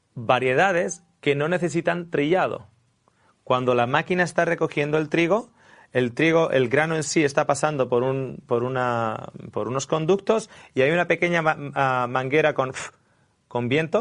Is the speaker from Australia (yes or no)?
yes; Australia; Claro, yo vengo de Australia, uno de los grandes exportadores de trigo.